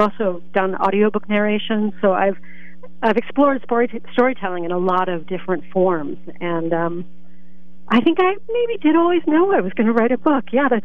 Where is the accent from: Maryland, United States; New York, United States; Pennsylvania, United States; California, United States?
Pennsylvania, United States; Lewisburg; So I grew up in Lewisburg. And I went off to Amherst College in Amherst, Massachusetts, and then came back home to work with the amazing Bloomsburg Theater Ensemble.